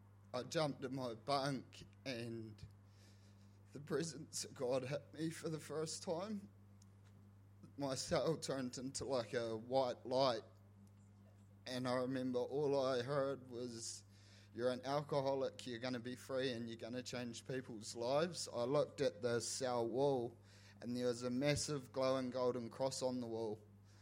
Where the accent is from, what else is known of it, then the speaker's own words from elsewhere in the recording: Invercargill, Southland, New Zealand; born there; I was born in Invercargill.